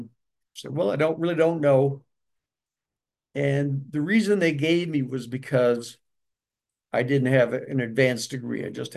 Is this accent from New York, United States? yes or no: yes; Buffalo, New York, United States; also born or lived in Rome, New York; So I returned to Rome, New York, where my parents were now living. I was born in Rome. I moved here to Buffalo when I was three. My parents moved back to Rome. So I moved back to Rome.